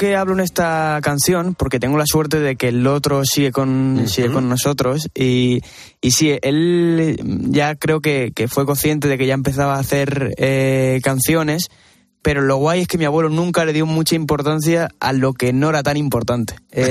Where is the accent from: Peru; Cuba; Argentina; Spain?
Spain; Puertollano, Castilla-La Mancha; Yo nací en Puerto Llano. Bien. Es decir, yo soy manchego, pero claro, mi padre era un lo que se dice como charnego, ¿no?